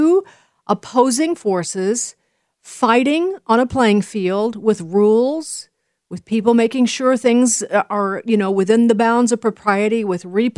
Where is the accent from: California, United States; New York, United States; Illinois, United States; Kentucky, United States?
Illinois, United States; Chicago; I'm sorry, but I am a Cub fan. I'm from Chicago.